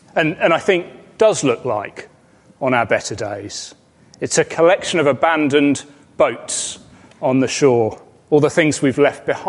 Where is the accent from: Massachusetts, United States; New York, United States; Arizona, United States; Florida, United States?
Massachusetts, United States; I was born in Massachusetts on Cape Cod on the east coast of the United States.